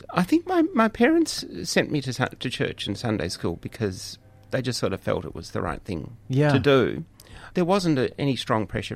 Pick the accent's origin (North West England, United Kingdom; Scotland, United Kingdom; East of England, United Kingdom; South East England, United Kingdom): South East England, United Kingdom; Brighton; East Brighton. Probably broadly similar.